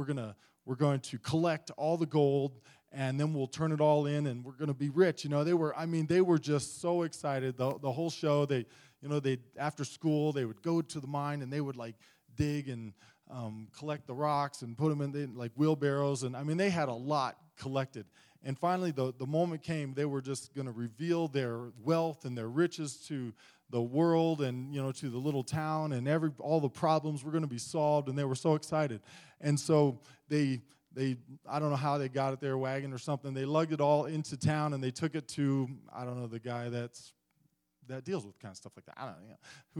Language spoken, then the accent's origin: English; Ohio, United States; I'm from Ohio. Oh, that's part of the U.S. And I'm from Ohio.